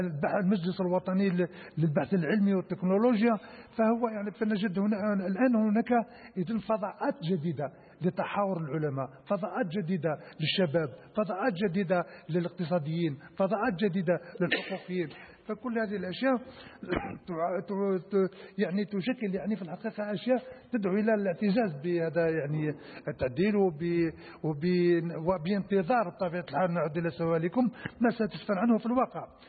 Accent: Algeria; ربما نشارك فيها كلنا كجزائريين،

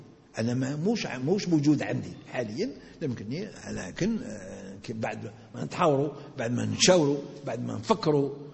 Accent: Algeria; كجزائري كرجل قانون

